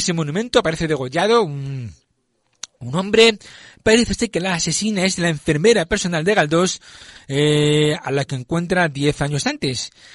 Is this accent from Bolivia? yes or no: no; Basque Country, Spain; ¿Que de dónde somos? Vascos, ¿no? Somos de Guipúzcoa. Guipuchi somos.